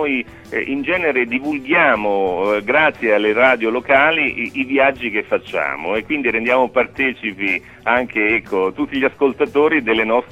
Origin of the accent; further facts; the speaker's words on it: San Benedetto del Tronto, Marche, Italy; Noi siamo di San Benedetto del Tronto